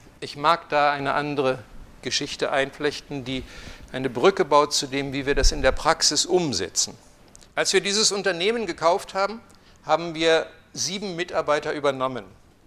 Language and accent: German; Lehrte, Lower Saxony, Germany; Und es trug sich zu, dass bei uns in Lehrte bei Hannover, da gibt es ein Miele-Werk.